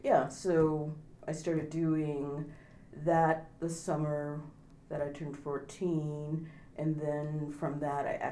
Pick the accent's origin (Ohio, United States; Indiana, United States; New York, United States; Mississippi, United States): Ohio, United States; Warren; I grew up in Warren, Ohio. Northeast corner of mm-hmm. Ohio, kind of between Cleveland and Pittsburgh, pretty much.